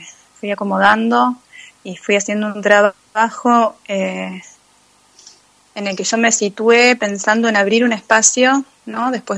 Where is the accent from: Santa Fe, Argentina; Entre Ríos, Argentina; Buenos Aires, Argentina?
Entre Ríos, Argentina; Viale; yo crecí en Viale y Viale siempre fue una ciudad pequeña.